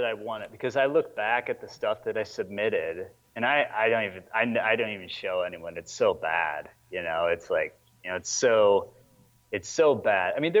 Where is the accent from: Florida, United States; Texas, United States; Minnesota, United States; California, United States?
Minnesota, United States; I'm from Minnesota.